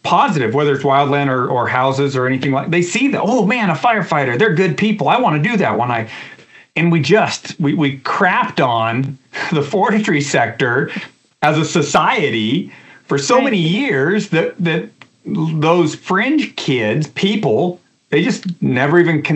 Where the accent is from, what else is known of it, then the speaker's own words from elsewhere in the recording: Oregon, United States; I grew up in Northeast Oregon, a very vibrant forestry area.